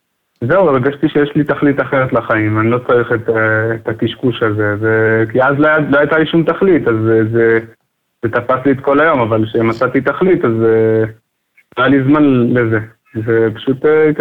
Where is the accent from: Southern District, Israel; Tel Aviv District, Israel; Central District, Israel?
Central District, Israel; Rehovot; born or raised there